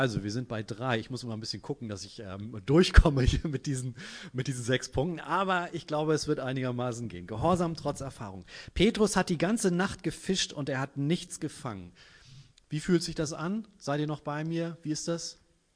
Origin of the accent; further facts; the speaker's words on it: Germany; Wir haben als Deutsche unheimlich Angst vor Veränderungen.